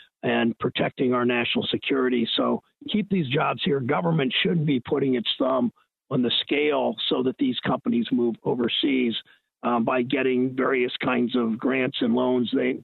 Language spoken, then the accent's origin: English; Mansfield, Ohio, United States; Where I grew up in Mansfield, I went to Johnny Appleseed Junior High School with the sons and daughters of machinists and electricians and millwrights and auto workers and steel workers.